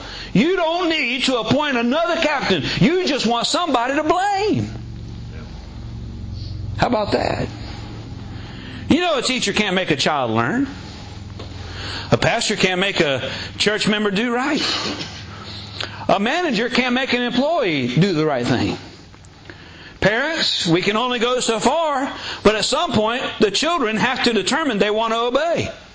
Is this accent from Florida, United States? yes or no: yes; Pahokee, Florida, United States; But I was born in Pahokee. So I'm from here. Well, from around here.